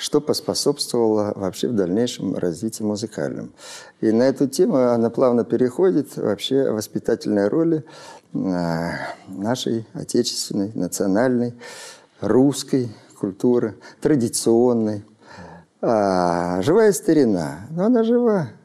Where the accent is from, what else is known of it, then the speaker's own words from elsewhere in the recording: Altai Krai, Russia; born there; Я родился на Алтае. Мои предки с Воронежа. Это Хоперский округ. Дислоцировались, уехали в начале века. Папа 905 года, мама 910.